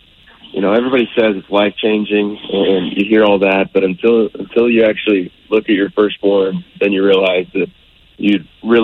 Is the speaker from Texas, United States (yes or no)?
yes; Texas, United States; Growing up in Texas, would go hunting on friends' ranches and shoot rifles, shotguns, all that.